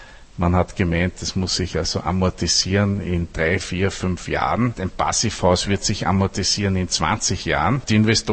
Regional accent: Austria; Also als Österreicher muss ich sagen, sind wir da nicht ganz unschuldig

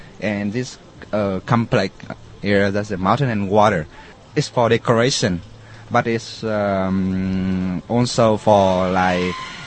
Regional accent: Vietnam; now in Czechia; from Vietnam and I'm studying here for 2 years.

